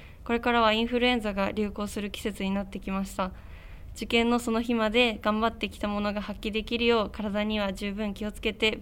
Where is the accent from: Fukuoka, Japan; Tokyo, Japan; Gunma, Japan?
Tokyo, Japan; 出身は東京です。